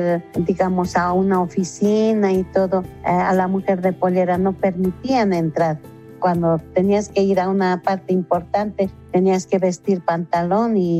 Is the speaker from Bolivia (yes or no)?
yes; La Paz, Bolivia